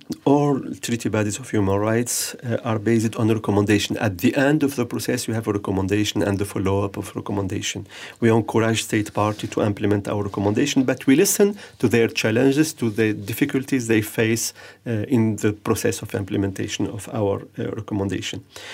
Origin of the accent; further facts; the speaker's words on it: Tunisia; I come myself from Tunisia, a country with Muslim majority.